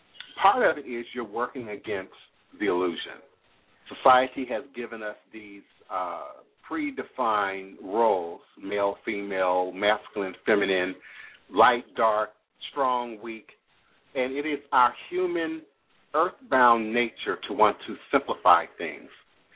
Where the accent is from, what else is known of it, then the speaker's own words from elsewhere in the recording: Capitol Heights, Maryland, United States; I grew up in Capitol Heights, right across the street from Bradbury Heights.